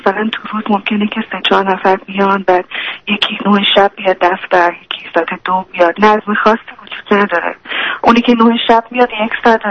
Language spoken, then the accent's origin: Persian; Iran; moved away; وقتی که من از ایران خارج شدم و اومدم تو اون کشور